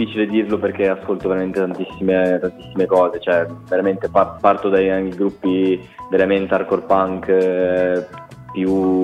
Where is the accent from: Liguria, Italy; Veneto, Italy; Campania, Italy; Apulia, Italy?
Liguria, Italy; Savona; Ti dirò delle leggende del punk di Savonese, che è la città di Savona, la città da dove vengo io